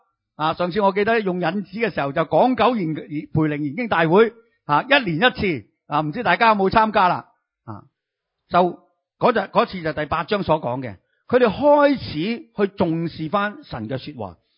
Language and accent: Cantonese; China; 呢，佢哋嘅年历就等于我哋好似我哋中国人呢嘅农历一样嘅。